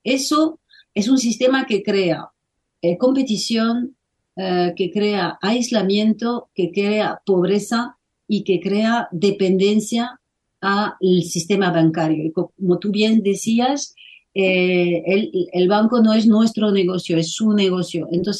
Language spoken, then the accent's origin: Spanish; France; Spanish is a second language; si yo, por ejemplo, que soy francesa, voy a Francia